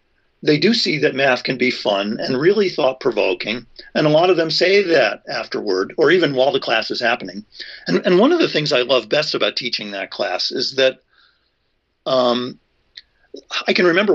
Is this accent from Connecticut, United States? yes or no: yes; Torrington, Connecticut, United States; Oh, well, I'm from a town in Connecticut called Torrington. It's in the northwestern part of Connecticut. It's a factory town of about 30,000 people. My dad owned a shoe store there.